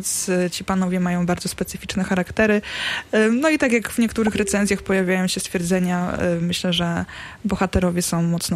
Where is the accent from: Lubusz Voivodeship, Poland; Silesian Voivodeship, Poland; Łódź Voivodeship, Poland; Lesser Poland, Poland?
Łódź Voivodeship, Poland; Wieluń; W mojej rodzinnej miejscowości też było bardzo duże zainteresowanie moją książką.